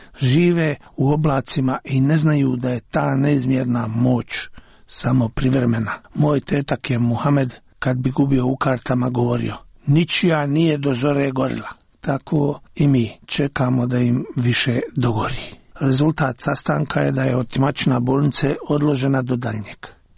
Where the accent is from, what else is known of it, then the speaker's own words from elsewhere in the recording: Sarajevo, Federation of Bosnia and Herzegovina, Bosnia & Herzegovina; now in Prague, Czech Republic; Znam da kada pođem u Sarajevo idem kući, a kad se vraćam u Prag, vraćam se kući. Imam dvije kuće. Tako valjda svi mi emigranti.